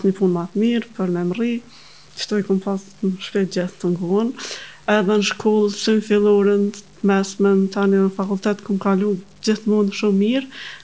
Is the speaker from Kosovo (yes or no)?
yes; Obiliq, Pristina District, Kosovo; jam nga Abiliqi, jam 32 vjeçare